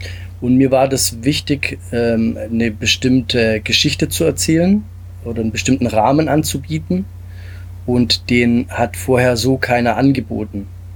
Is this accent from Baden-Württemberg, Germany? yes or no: yes; Stuttgart, Baden-Württemberg, Germany; lebe und bin aufgewachsen in Stuttgart und Umgebung, komme ursprünglich aus Italien